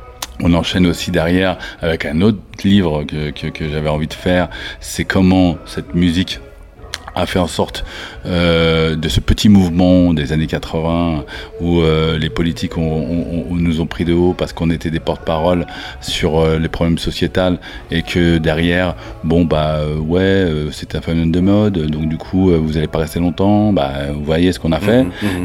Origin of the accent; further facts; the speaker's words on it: Morocco; Toujours le Maroc parce que mon pays d'origine, et surtout que je viens de là-bas